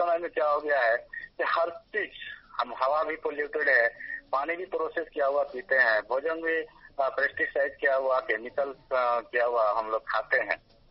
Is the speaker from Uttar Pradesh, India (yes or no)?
no; Munger, Bihar, India; और मैं मुंगेर से बिलोंग करता हूँ।